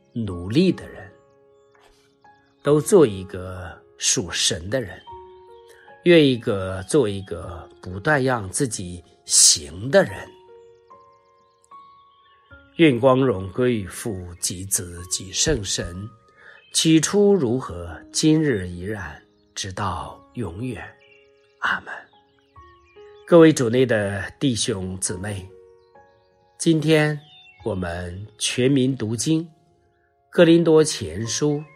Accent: China; 这个我们中国人说，千里之行，始于足下。

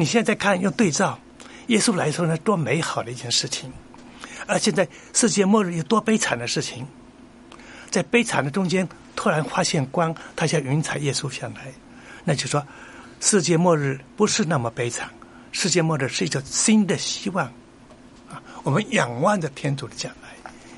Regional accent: China; 我们中国人很有意思，我们现在不叫耶稣叫君王

